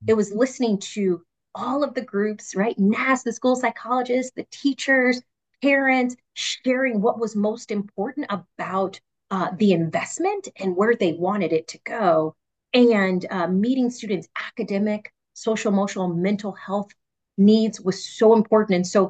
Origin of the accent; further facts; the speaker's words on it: Kankakee, Illinois, United States; opportunities that I never could have imagined growing up in Kankakee, Illinois